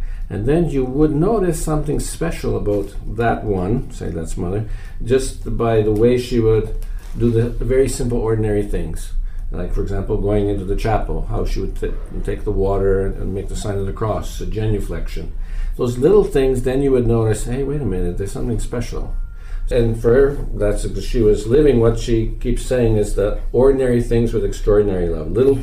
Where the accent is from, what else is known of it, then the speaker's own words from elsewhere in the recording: Winnipeg, Manitoba, Canada; Yes, I'm from Winnipeg, Canada. And I was raised in the Ukrainian Catholic Church.